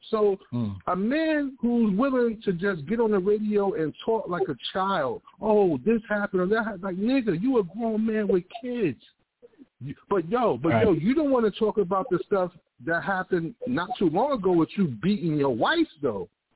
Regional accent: Mount Vernon, New York, United States; in New York here, of course, we can get all the area codes we want. So, but I'm from Mount Vernon. I grew up in the era. I grew up with everybody.

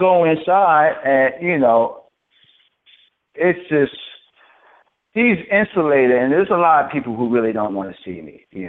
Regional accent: New York, United States; First of all, I'm from New York originally.

